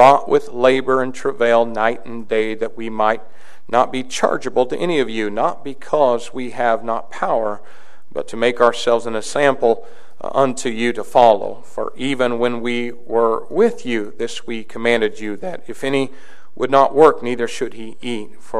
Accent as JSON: {"language": "English", "country": "United States", "said": "I'm an American. You cut me, I bleed red, white, and blue."}